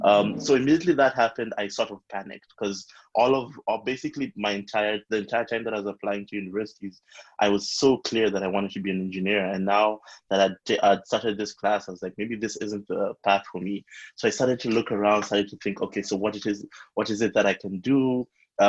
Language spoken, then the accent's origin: English; Nairobi, Kenya; So I grew up in Nairobi, Kenya